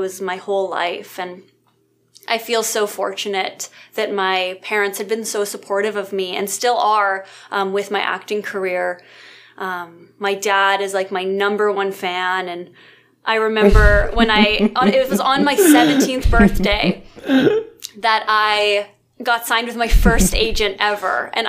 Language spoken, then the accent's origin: English; Alberta, Canada; And when I was growing up in Alberta, I really just tried to do as many short films and student films and anything I could get my hands on